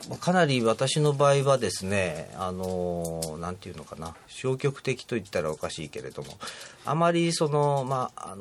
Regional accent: Osaka, Japan; 大阪の出身ですけれども、NHK の記者としては大分と岡山と、それから、まあ、福岡はつい最近、まあ、放送部長で行ってたんですけれども、まあ、そこと今回4つ目の静岡というところ

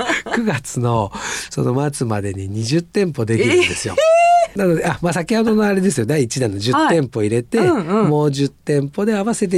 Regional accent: Shizuoka, Japan; やっぱ生まれ育ったというのもあるんで、うん、まあ本当に最高な町なんですけど

